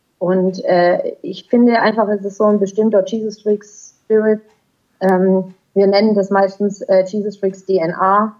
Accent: Baden-Württemberg, Germany; ich komme aus der Nähe von Stuttgart, man hört es hier mir auch an. Hm. Und ich bin bei den Stuttgarter Jesus Freaks dazugekommen, habe in Stuttgart da gerade dann Abi gemacht und bin dann halt ausgezogen, weggezogen

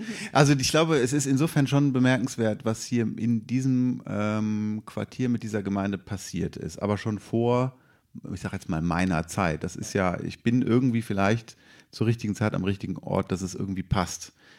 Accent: Wuppertal, North Rhine-Westphalia, Germany; also born or lived in Berlin / Köln / Münster / Bonn; ich bin aber in Wuppertal groß geworden, also im Bergischen, habe aber immer zu Düsseldorf meine Bezüge gehabt, war zwischendurch in Berlin und Köln und Münster und Bonn auch noch.

